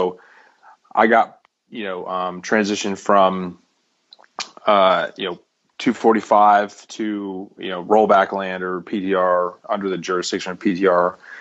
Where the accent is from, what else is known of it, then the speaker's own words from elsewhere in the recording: Connecticut, United States; my family's always been very supportive of the military, very patriotic. I'm from Connecticut.